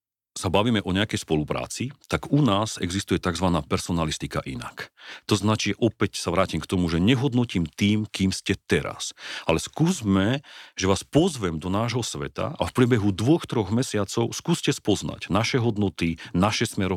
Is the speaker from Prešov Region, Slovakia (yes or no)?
yes; Kežmarok, Prešov Region, Slovakia; ja som vyrastal pod Belianskými Tatrami, no. Potom sme vyrastali v Kešmarku. Strednú školu som mal v Banskej Bystrici